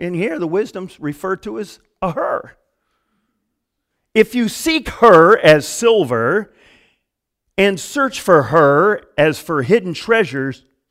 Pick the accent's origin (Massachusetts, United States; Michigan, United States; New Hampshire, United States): Michigan, United States; especially growing up in the Midwest in Michigan, when I was a kid